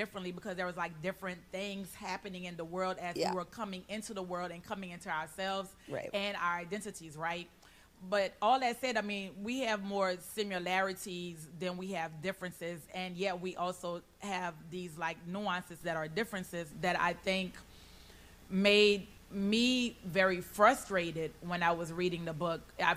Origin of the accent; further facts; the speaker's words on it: New Orleans, Louisiana, United States; I grew up in New Orleans, which is predominantly Black.